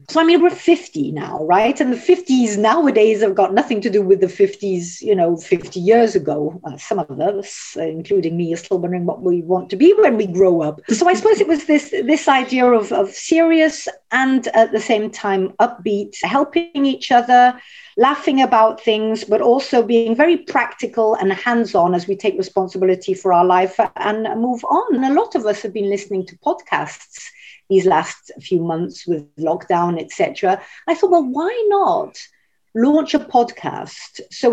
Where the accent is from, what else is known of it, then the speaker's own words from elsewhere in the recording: France; I am a 50 plus global nomad. Originally, I am British, but I was brought up in France